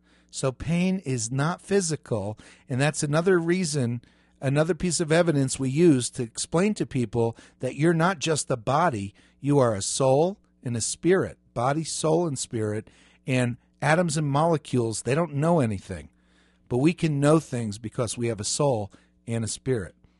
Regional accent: New Jersey, United States; This was in New Jersey. I grew up in New Jersey.

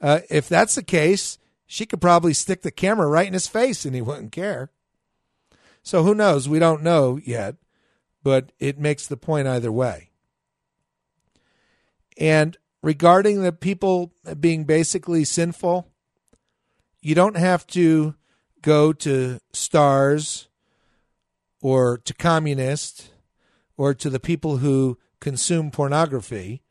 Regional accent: New Jersey, United States; And I grew up in New Jersey.

